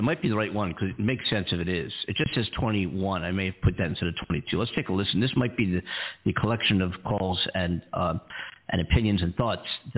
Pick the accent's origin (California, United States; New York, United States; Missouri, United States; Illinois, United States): California, United States; Los Angeles; So are, you know, I live in Los Angeles now. So are my hometown LA Rams. And I believe so are my hometown LA Chargers in the AFC.